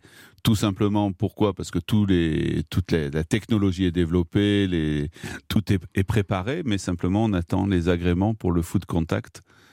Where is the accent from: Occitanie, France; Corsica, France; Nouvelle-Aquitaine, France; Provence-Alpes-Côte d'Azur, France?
Provence-Alpes-Côte d'Azur, France; Marseille; en tant que Marseillais, on est sur un bateau